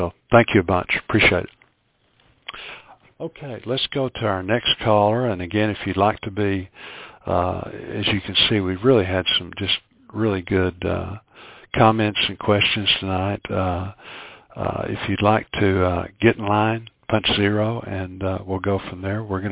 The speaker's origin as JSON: {"language": "English", "town": "Fort Smith", "region": "Arkansas", "country": "United States", "tie": "born or raised there", "said": "I grew up in Fort Smith. I went to Darby Junior High, Peabody Elementary, and Northside High School. Those are all very working class schools."}